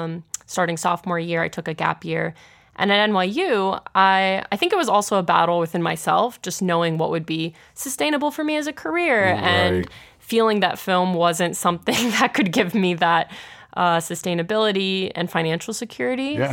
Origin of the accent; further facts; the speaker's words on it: Pittsburgh, Pennsylvania, United States; now in Brooklyn, United States; And I'm a Pittsburgh native. I was born and raised here in Pittsburgh.